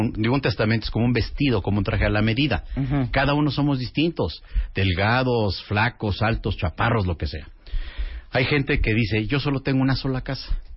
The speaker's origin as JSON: {"language": "Spanish", "country": "Mexico", "said": "Pero así somos los mexicanos."}